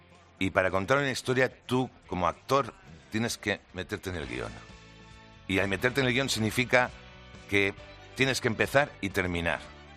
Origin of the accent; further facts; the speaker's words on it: Barcelona, Catalonia, Spain; Soy el artista barcelonés con más canciones sobre Barcelona ciudad.